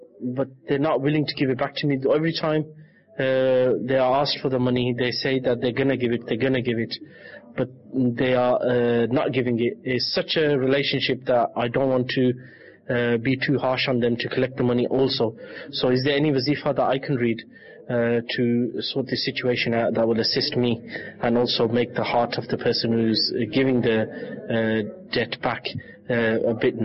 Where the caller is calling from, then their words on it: Birmingham, West Midlands, United Kingdom; I'm speaking from Birmingham.